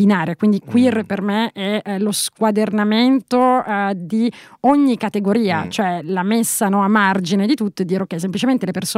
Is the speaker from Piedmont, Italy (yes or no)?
yes; Turin, Piedmont, Italy; now in Berlin, Germany; Io non conosco Milano, appunto sono torinese, vivo da 3 anni a Berlino